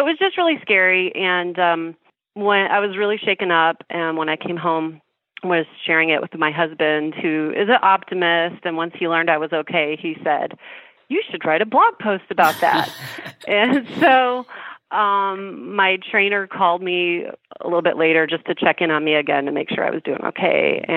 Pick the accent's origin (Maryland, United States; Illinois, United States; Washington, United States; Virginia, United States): Illinois, United States; Chicago; Like if you've ever lived where it snows and the ice, I'm from Chicago.